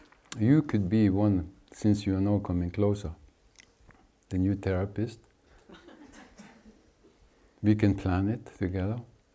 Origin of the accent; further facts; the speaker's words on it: India; because I grew up in India